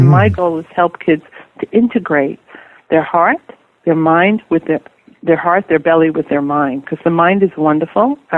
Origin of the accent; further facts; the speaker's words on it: New York, United States; I grew up in New York, so I have both coasts covered.